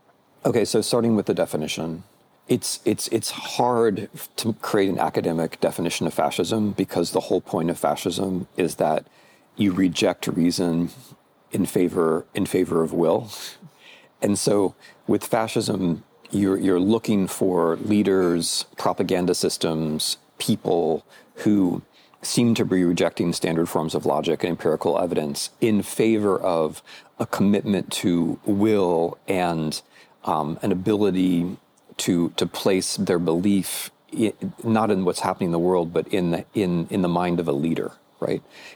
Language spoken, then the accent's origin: English; Midwest, United States; which for me as an American Midwesterner, it's like the American Midwest